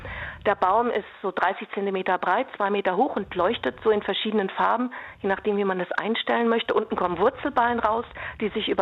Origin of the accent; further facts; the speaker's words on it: North Rhine-Westphalia, Germany; wir kommen aus dem Ruhrgebiet, mein Opa Bergmann, mein Onkel auch unter Tage gearbeitet, mein Vater Schweißer.